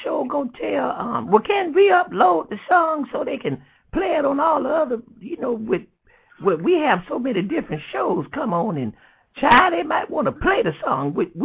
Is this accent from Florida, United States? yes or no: yes; Florida, United States; Now, you know I'm from Florida.